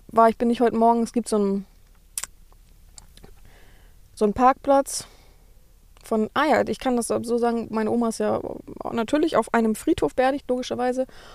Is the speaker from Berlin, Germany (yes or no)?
yes; Berlin, Germany; das ist ja nun mal meine alte Heimat. Und ihr dürft euch nicht Berlin vorstellen, nicht Innenstadt, sondern schon sehr Randgebiet, ne?